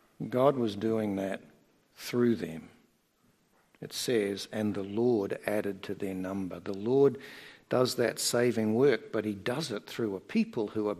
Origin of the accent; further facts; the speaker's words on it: Australia; because I'm an Australian, in case you didn't get